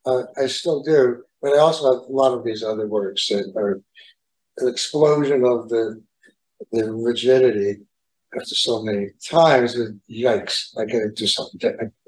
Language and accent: English; Massachusetts, United States; also born or lived in Salem; Well, I was born in Salem, Mass. And then I stayed around Massachusetts. We moved around a lot and went to live in Weston, Westfield, Danvers, Wakefield.